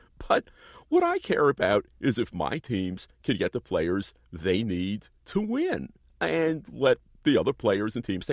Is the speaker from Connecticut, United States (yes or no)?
no; Brooklyn, New York, United States; But, hey, I'm from New York, okay? I grew up in Brooklyn rooting for the New York Yankees.